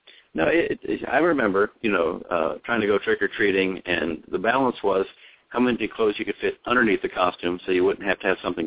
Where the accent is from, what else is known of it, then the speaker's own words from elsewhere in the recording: East Coast, United States; now in Texas, United States; I was raised up on the East Coast and knew that thing called wintertime.